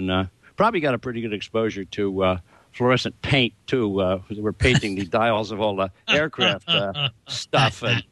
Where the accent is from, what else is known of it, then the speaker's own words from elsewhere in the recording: New Jersey, United States; I grew up in New Jersey